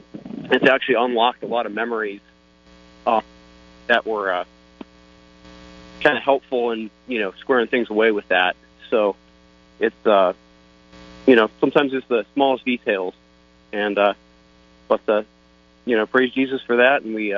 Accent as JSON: {"language": "English", "region": "Ohio", "country": "United States", "tie": "born or raised there", "said": "I grew up in Ohio, and I'm actually back there."}